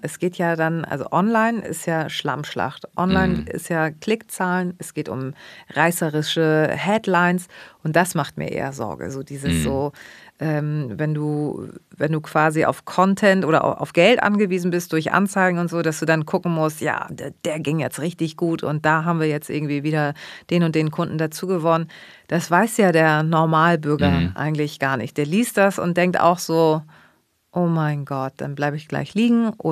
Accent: Hamburg, Germany; dass ich in Deutschland leben darf und liebe Deutschland. Ich liebe meinen Hamburg und das ist meine Heimat.

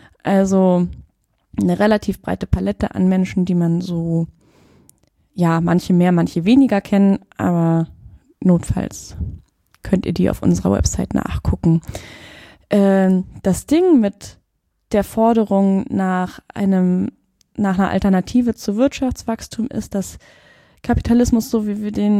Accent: Berlin, Germany; Ich komme aus Berlin. Ich habe Theologie studiert in Tübingen und Hamburg

